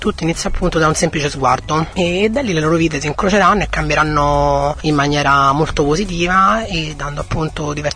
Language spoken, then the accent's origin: Italian; Sicignano degli Alburni, Campania, Italy; sono originaria di Sicignano degli Alburni, mio padre era di lì, ho sempre avuto un buon rapporto col territorio